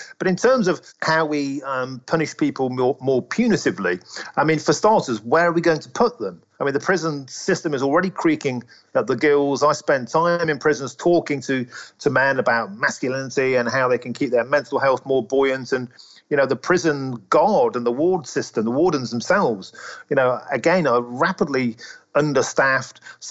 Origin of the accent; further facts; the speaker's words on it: London, United Kingdom; when I lived in London after the 7/7 bombings and there were police on the streets with machine guns, I'd never felt safer as a Londoner.